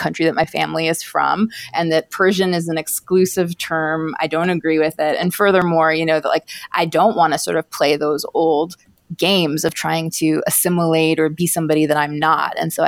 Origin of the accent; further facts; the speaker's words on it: Portland, Oregon, United States; And I grew up in Portland, Oregon, right?